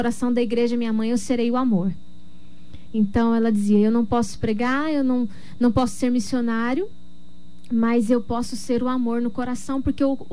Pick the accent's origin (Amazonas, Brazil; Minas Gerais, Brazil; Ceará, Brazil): Minas Gerais, Brazil; Varginha; Então, eu sou de Minas Gerais, de Varginha, né?